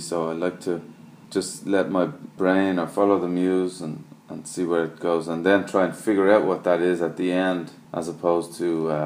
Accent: Dublin, Leinster, Ireland; also born or lived in Australia; I'm from Dublin originally, and which is the capital city on the east coast of Ireland, as if, for anyone who doesn't know. But I grew up there until I was about 10

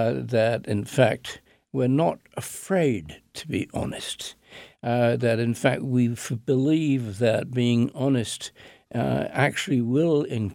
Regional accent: England, United Kingdom; as an Englishman, I was brought up with certain strong ethical codes.

